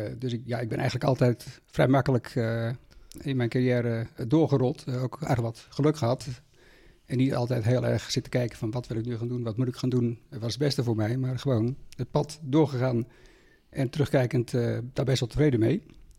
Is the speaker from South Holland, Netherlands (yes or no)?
yes; South Holland, Netherlands; now in Gouda, Netherlands; Zowel Anita, mijn echtgenote, als ik zijn geboren en getogen in de Alblasserwaard. Dus een echte Goudenaar word je dan nooit meer.